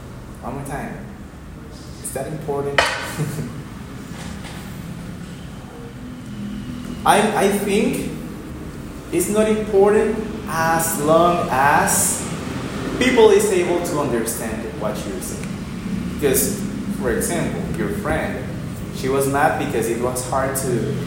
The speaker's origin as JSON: {"language": "English", "country": "Colombia", "accent": "Colombian", "second_language": "English", "said": "For real, I sometimes feel that when I'm speaking in English, I can feel my Colombian accent in English words sometimes."}